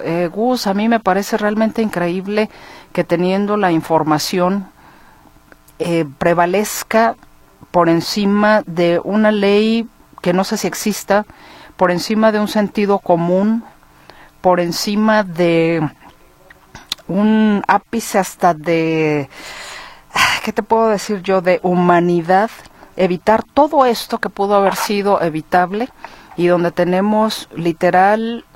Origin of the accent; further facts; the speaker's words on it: Mexico; darse cuenta de cómo somos los mexicanos vistos desde la óptica de un extranjero